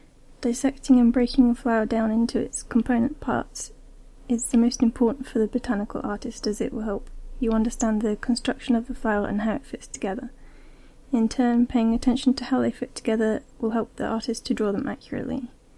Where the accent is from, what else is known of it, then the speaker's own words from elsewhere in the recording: England, United Kingdom; accent: English; Yes, but I don't know what it is, apart from just being English. My accent has changed.